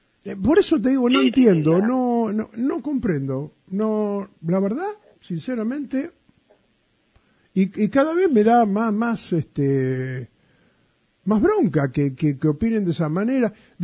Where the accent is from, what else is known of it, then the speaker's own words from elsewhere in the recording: Buenos Aires, Argentina; Porque yo no la tengo, soy de Capital Federal. En Capital Federal no, esa mentalidad no existe contra el campo.